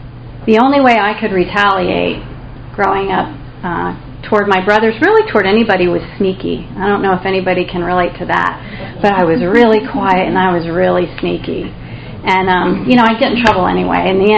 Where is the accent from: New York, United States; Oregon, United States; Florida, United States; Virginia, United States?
Florida, United States; also born or lived in Connecticut; I started out, I was born in Connecticut, and when I was five, we moved down to South Florida.